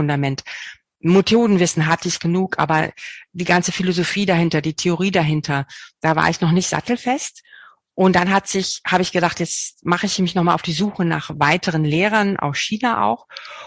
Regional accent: Bad Zwischenahn, Lower Saxony, Germany; meinen allerersten Kurs nach Abschluss meiner Lehrausbildung habe ich sogar an meinem Heimatort in Bad Zwischenahn gegeben

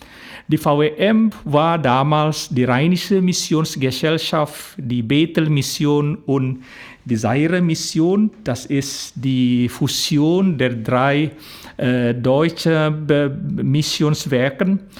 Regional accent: Indonesia; German is a second language; Ich komme aus Indonesien und ich verstehe, was die Bedeutung von Armut

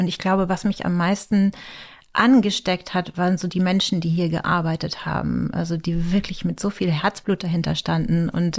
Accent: Schleswig-Holstein, Germany; ich bin noch nicht in Flensburg aufgewachsen, sondern auf dem Dorf, wo der Bus dran vorbeifährt, so ungefähr.

